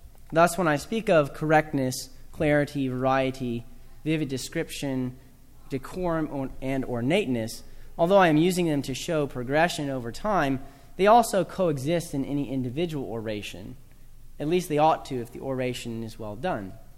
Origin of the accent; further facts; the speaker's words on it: the South, United States; I'm from the South, so I feel like I can make fun of the Southerners that may be in the room with me.